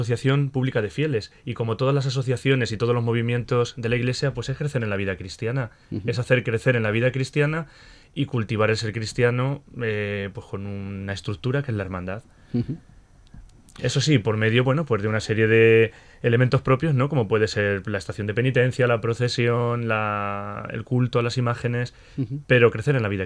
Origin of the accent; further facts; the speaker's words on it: Malagón, Castilla-La Mancha, Spain; yo soy de Malagón y pertenezco a las patronales, sobre todo a Santa Teresa, que es la patrona del pueblo, y el Cristo del Espíritu Santo. Y luego también al Corazón de Jesús, al apostolado de la oración